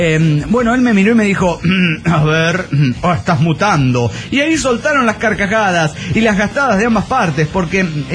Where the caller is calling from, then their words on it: San Rafael, Mendoza, Argentina; Soy la chica del Nedo Anaranjado de San Rafael Mendoza, Argentina.